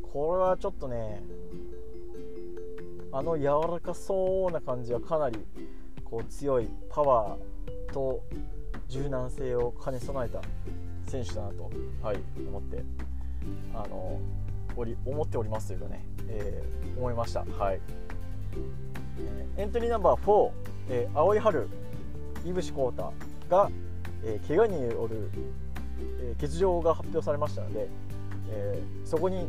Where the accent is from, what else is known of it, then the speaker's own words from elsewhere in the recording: Gifu, Japan; 僕も岐阜の人なので非常に推していきたいかなと思うんですけど